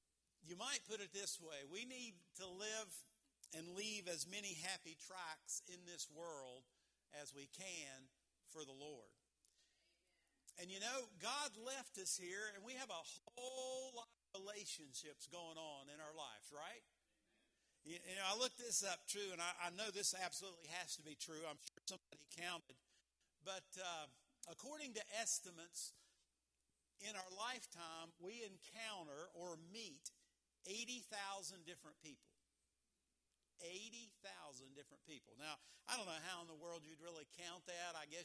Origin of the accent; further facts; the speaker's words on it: West Virginia, United States; I'm from West Virginia. So we got Philippi, we got Philippi.